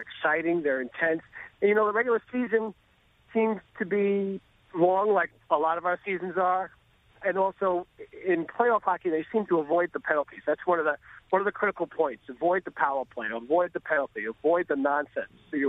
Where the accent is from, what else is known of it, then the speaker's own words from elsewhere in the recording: New York City, New York, United States; the Rangers are in my hometown team is actually participating in the finals.